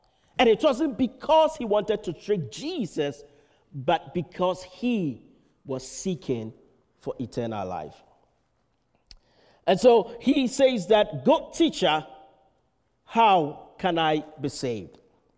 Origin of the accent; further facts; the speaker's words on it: Ghana; in my home country, Ghana, my beloved country, Ghana, we are 70% Christian.